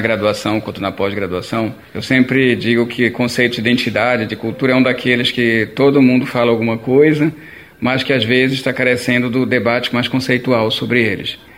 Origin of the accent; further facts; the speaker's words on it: Pará, Brazil; Somos da Transamazônica. Ao mesmo tempo, como é que fica... Agora eu moro em Bragança. Bragança é essa cidade muito mais antiga, de aproximadamente 400 anos